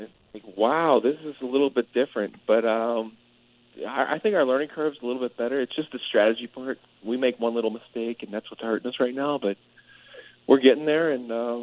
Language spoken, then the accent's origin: English; Pittsburgh, Pennsylvania, United States; So I grew up in Pittsburgh, not too far from Toronto.